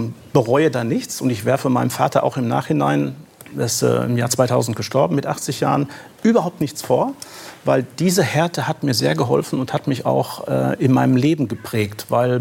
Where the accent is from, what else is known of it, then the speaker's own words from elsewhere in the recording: Wanne-Eickel, North Rhine-Westphalia, Germany; ich komme aus Wanne-Eickel